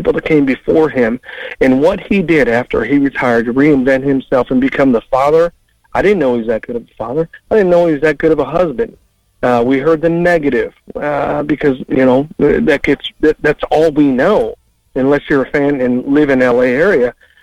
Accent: Chicago, Illinois, United States; I'm born and raised in Chicago.

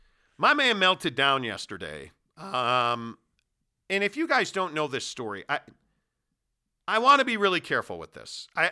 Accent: Chicago, Illinois, United States; Growing up in Chicago, I mean, going to the national anthem, going to the Chicago Stadium to watch the Blackhawks or Bulls, and getting that national anthem was unbelievable.

